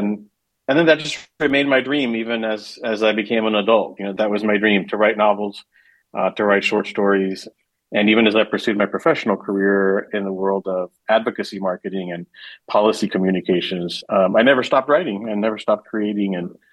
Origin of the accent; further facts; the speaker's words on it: Brownsville, Texas, United States; it's fiction, but I drew a lot from my own experiences growing up on the border.